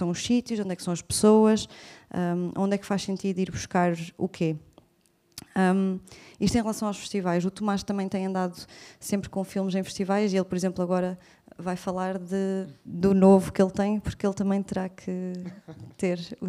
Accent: Pombal, Leiria, Portugal; eu sou de Pombal, eu não sou daqui, mas eu faço os meus filmes, ou tento fazer na minha terra.

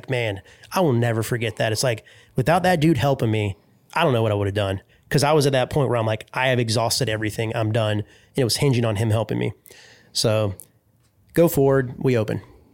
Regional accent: Wilmington, United States; I said, oh, I'm from Wilmington.

